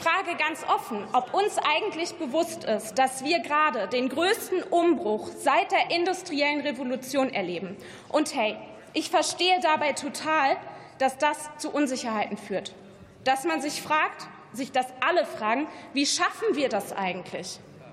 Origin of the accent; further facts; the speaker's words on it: Bonn, North Rhine-Westphalia, Germany; In meiner Heimatstadt Bonn werden in den nächsten Jahren 3.300 Kilometer Kabel neu verlegt werden müssen